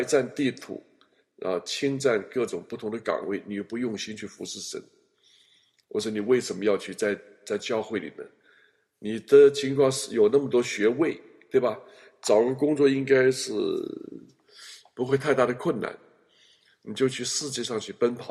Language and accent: Chinese; China; 我从小在中国大陆成长，又经过文化大革命